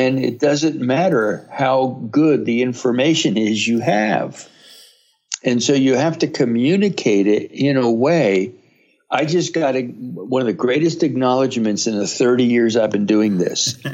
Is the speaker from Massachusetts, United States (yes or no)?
no; Miami, Florida, United States; I was just a typical kid, mm-hmm. you know, growing up, and left, joined the military.